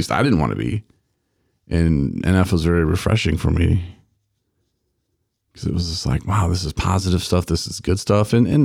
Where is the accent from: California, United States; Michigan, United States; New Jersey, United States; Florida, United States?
Michigan, United States; I'm like, well, I'm from Michigan.